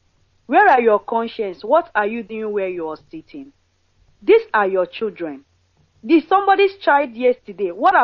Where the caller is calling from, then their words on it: Nigeria; I'm calling from Israel.